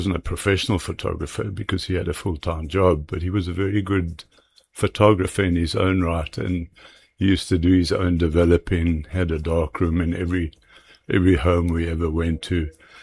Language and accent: English; Welkom, Free State, South Africa; also born or lived in Johannesburg; born in Johannesburg at the Oxford Nursing Home in Emerentia. My parents lived in Parkhurst, I think it was, or Parktown. And at the age of 7, my dad was transferred to Welkom in the Free State. and I attended a dual medium school there.